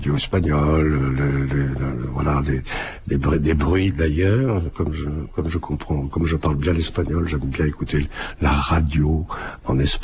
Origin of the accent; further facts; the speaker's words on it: Bordeaux, Nouvelle-Aquitaine, France; born there; je suis né à Bordeaux, puis j'ai eu beaucoup de déplacements dans des ports, pas seulement français, mais européens, dont Venise, par exemple.